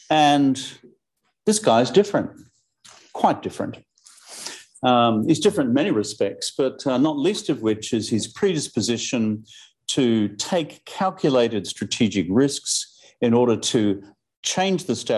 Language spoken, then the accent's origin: English; Australia; But no, I'm an eternal optimist because I'm an Australian.